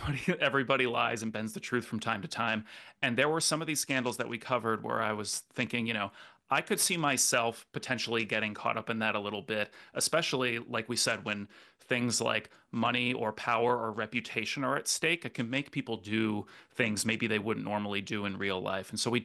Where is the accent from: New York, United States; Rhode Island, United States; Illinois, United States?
Rhode Island, United States; I'm originally from Rhode Island, and we have our own set of scandalous politicians from when I was growing up